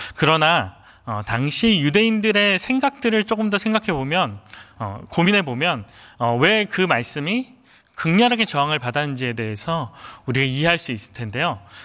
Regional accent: Chungcheong, South Korea; 저는 개인적으로 충청도 사람인데

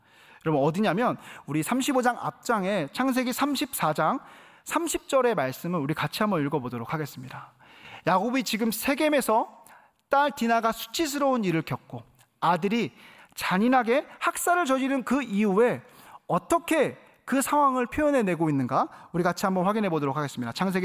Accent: Paju, Gyeonggi Province, South Korea; 제가 어린 시절 보냈던 지역은 경기도 파주입니다.

